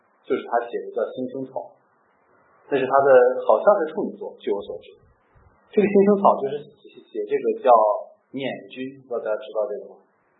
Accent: Shanxi, China; 所以说我父亲是我在山西的煤矿长大的啊。

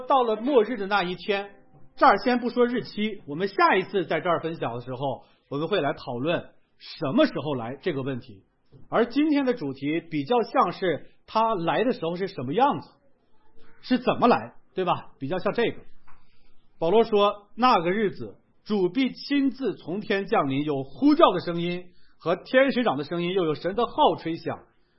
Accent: Northeast China, China; accent: Northeastern Mandarin; 我们用咱们东北话更好理解

